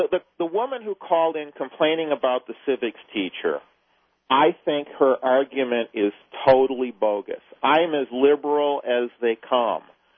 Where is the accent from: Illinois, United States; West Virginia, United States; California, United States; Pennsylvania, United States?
Illinois, United States; I grew up in Kane County, Illinois, which is like home of Dennis Hastert. Very, very Republican.